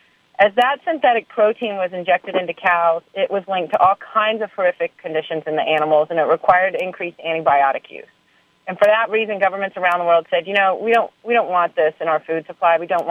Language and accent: English; Houston, Texas, United States; I was raised in Houston, Texas, on capitalism in the Wall Street Journal